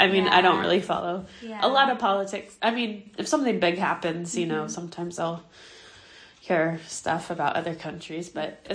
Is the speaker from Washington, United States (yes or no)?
yes; Federal Way, Washington, United States; also born or lived in Tacoma, United States; I was born in Tacoma. I grew up in Federal Way, which I don't know if you know, it's like 20 minutes north.